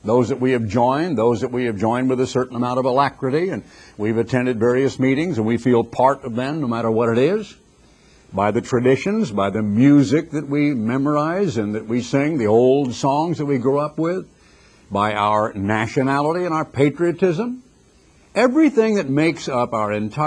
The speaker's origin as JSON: {"language": "English", "country": "United States", "said": "I'm an American."}